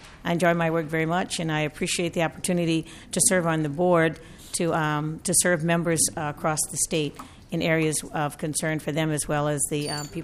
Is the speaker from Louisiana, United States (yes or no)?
yes; New Orleans, Louisiana, United States; now in Minnesota, United States; I'm not a native Minnesotan. I'm from New Orleans, Louisiana. I came here 40 years ago, and I now call Minnesota home.